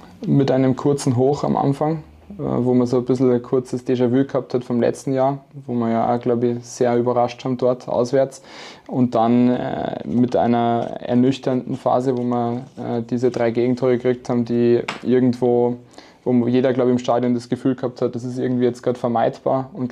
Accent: Mühldorf am Inn, Bavaria, Germany; Und bei mir ist es auch so, ich bin aus Mühldorf am

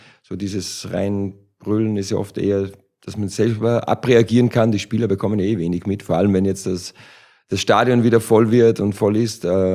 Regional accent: Austria; now in Frankfurt, Germany; Ich als Ösi in Frankfurt

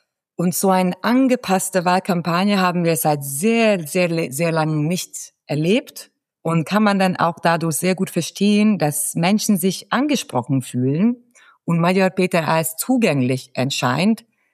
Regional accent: Hungary; German is a second language; Also in 16 Jahren hatten wir als Ungarin kaum die Erwartung

